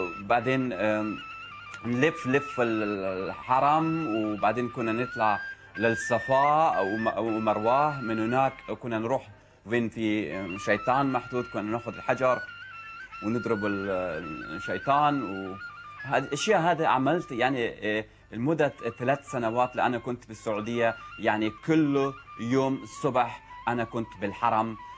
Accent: Afghanistan; جاي من أفغانستان، أفغانستان بلد طبيعي فيها جبال للأسف، بس الحرب دمرها. أنا ولدت في عائلة في أفغانستان

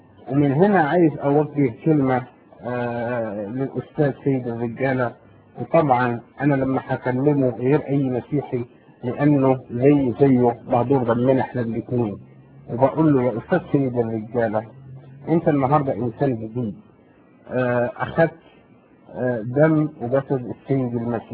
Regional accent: Morocco; صحيح انا مغربي

